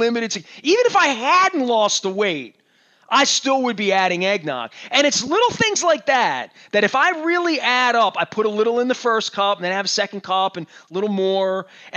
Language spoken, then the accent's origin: English; Baltimore, Maryland, United States; I mean, I love for the holidays because I'm from East Baltimore